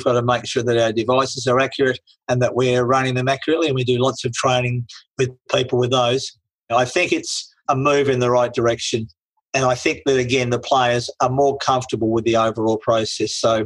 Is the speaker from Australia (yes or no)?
yes; Tasmania, Australia; I come from Tasmania.